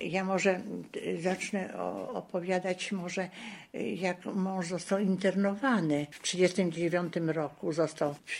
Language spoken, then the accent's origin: Polish; Vilnius, Vilnius County, Lithuania; ja jakoś zdradziłam się, że ja pochodzę z Wilna.